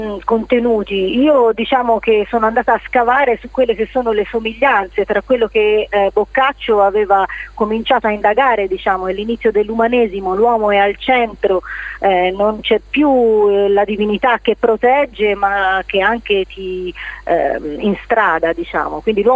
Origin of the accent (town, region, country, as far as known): Tuscany, Italy